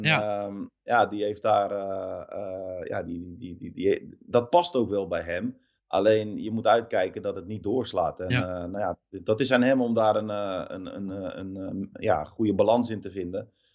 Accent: South Holland, Netherlands; Dus straks ga ik hier in Alphen of in Gouda, waar ik ook regelmatig natuurlijk kom, waar ik vandaan kom.

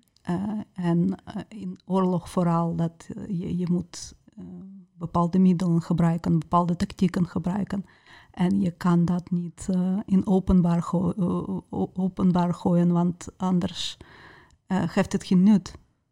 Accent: Ukraine; Dutch is a second language; Ik zeg altijd dat ik ben kind van Sovjet-Unie. Maar ik zie Sovjet-Unie meer dat wij meer aan samenhorigheid werkten. Aan respect voor iedereen, respect voor iedere nationaliteit, respect voor iedere mens. Ja, Oekraïne, sommige mensen zien dat wij zijn vrij van Rusland.

